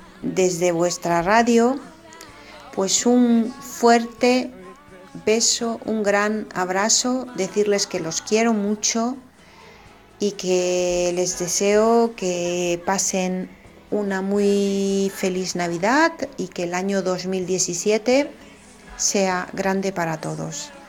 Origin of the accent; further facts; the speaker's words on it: Argentina; now in Spain; soy argentina española, vivo en España hace 35 años, pero tengo a toda mi familia en Argentina.